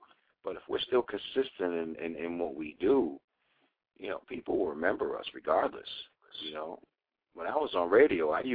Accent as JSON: {"language": "English", "town": "Boston", "region": "Massachusetts", "country": "United States", "tie": "born or raised there", "moved": "as an adult", "said": "I was born in Mass General Hospital. Grew up in Dorchester and Jamaica Plain. And, you know, I think I was about 23 when I left."}